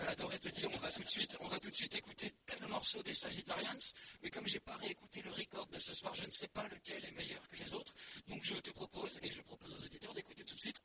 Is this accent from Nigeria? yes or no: no; Normandy, France; On dira pas qu'on est normand, mais on est normand